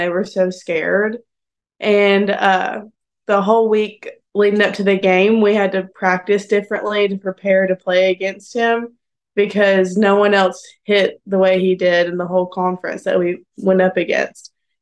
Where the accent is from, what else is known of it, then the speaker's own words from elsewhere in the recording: Murphy, North Carolina, United States; Okay, so I'm from Murphy, North Carolina.